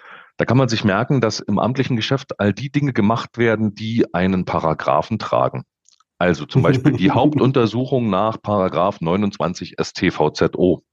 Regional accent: Berlin, Germany; Ich bin ursprünglich aus Berlin, bin auch in Berlin aufgewachsen

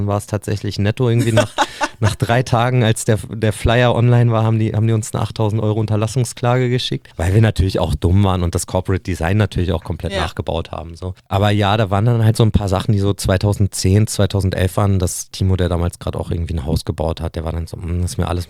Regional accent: Nienburg, Lower Saxony, Germany; ich bin ja in Nienburg aufgewachsen

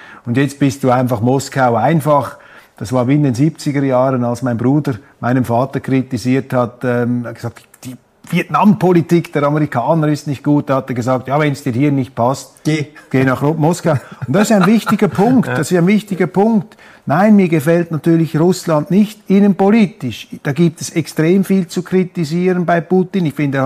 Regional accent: Switzerland; Ich bin ein Schweizer.

